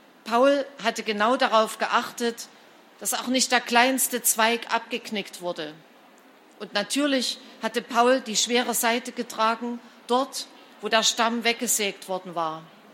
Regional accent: Saxony, Germany; Wie Sie hörten, bin ich im Erzgebirge aufgewachsen und habe als Erwachsene noch einmal 10 Jahre dort gelebt.

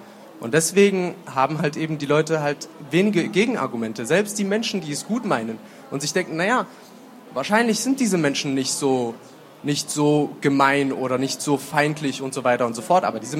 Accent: Syria; now in Germany; Und ich komme aus Syrien, bin in Syrien aufgewachsen, bin aber seit 2012 in Deutschland und habe mich, so wie ich es einschätze, relativ gut integriert

